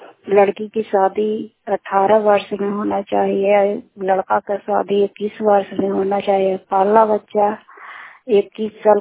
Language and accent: Hindi; Madhopur, Bihar, India; मैं माधोपुर गांव, माधोपुर पंचायत, माधोपुर क्लस्टर, चंडी प्रखंड, जिला नालंदा, बिहार राज्य के निवासी हूँ।